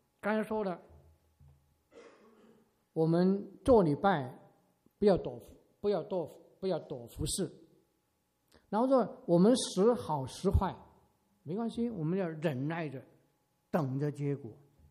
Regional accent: Guangdong, China; 那个男人说他做一个我们广东人的菜干汤

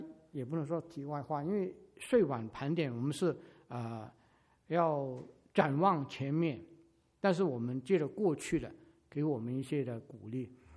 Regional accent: China; 但是已经变成我们中国人的风俗啊

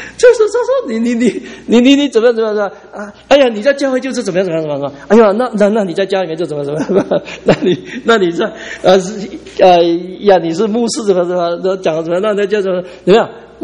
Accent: Taiwan; 哎，我们以前在台湾长大就是这样子，就说要杀猪跑马。

